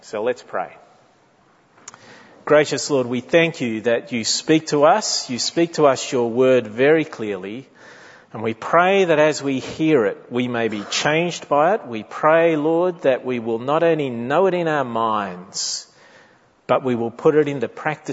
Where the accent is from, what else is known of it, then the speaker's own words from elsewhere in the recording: Australia; there is perhaps no greater area of our lives for us as Australian Christians and Australian Christian men that we need to hear and obey these words of Jesus